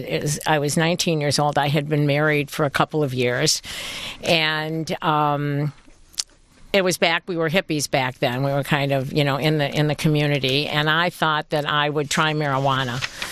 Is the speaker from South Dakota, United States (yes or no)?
no; Detroit, Michigan, United States; also born or lived in Huntington Woods; I'm born and raised in Detroit, went to Bagley Elementary School, lived between Curtis and Thatcher, and went through Bagley until the sixth grade, and then we moved to Huntington Woods, and I lived there until I'm grown